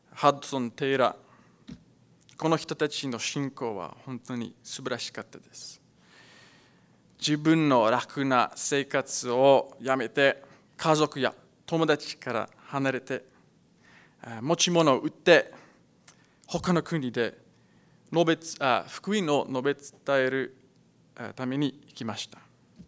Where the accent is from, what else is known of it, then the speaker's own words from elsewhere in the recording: South Africa; Japanese is a second language; moved away as an adult; now in Japan; 私の出身は南アフリカです。